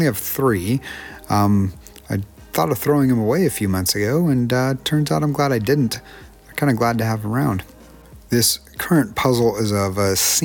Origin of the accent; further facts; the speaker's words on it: Connecticut, United States; There is a part of it that does remind me of growing up in New England. There's a beautiful spot in Connecticut where I spent quite a few of my teenage years